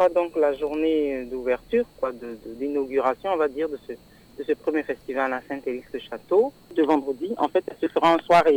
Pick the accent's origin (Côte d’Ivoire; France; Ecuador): Côte d’Ivoire; découvrir un petit peu la culture du pays d'où je viens. Moi je suis d'origine de Côte d'Ivoire